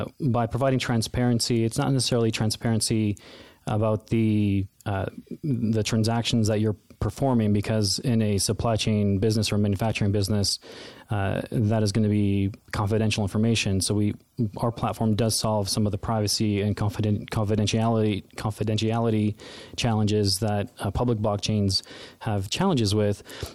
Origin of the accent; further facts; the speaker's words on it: Toronto, Ontario, Canada; now in United States; So I'm originally from Toronto. I moved down to the United States in 2012 with my family.